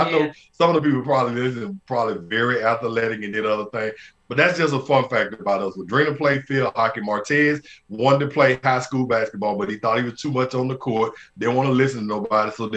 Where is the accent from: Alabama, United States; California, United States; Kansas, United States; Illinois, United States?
Alabama, United States; Birmingham; See, I'm from the South. In Birmingham, we didn't even have field hockey.